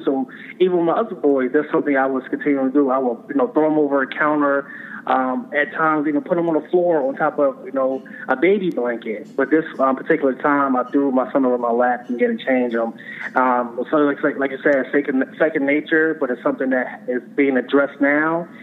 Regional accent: Philadelphia, Pennsylvania, United States; I'm a guy from Philadelphia. I'm raised in Philadelphia for a number of years. When you come out that city, you have a mentality of not wanting to do better, in my case.

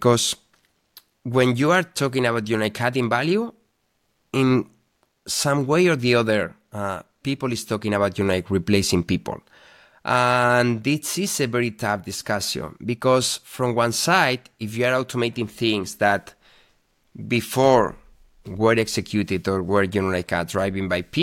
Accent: Spain; English is a second language; I'm from Spain, so I'm traveling with Iberia.

